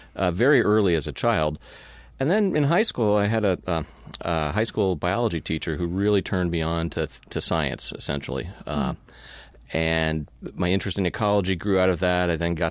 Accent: Palo Alto, California, United States; Well, I grew up in California, mm-hmm. Palo Alto.

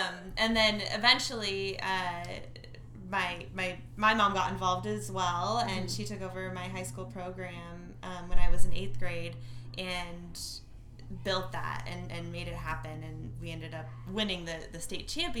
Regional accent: Idaho, United States; I think, I mean, that was kind of growing up in Idaho.

